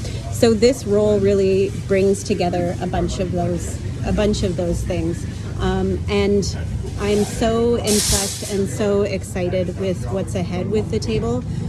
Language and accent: English; Perth, Western Australia, Australia; So I moved back to Perth 2 years ago with my own son, and Perth happens to be my hometown, and I'm back decades later